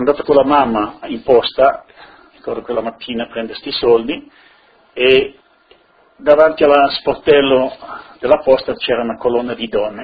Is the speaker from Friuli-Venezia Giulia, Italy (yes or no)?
yes; Paularo, Friuli-Venezia Giulia, Italy; born there; sono nato in Friuli, sono nato a Paularo, in Carnia, nella frazione di Villa Mezzo